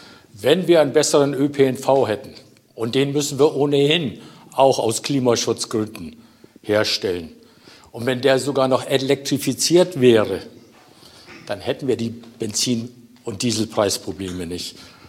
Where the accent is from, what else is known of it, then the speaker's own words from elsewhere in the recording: Schleswig-Holstein, Germany; Aber ich komme ehemals aus Schleswig-Holstein